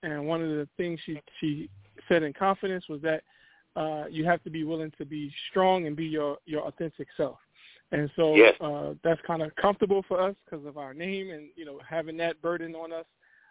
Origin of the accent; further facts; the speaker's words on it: Newark, New Jersey, United States; actually born and raised in Newark, New Jersey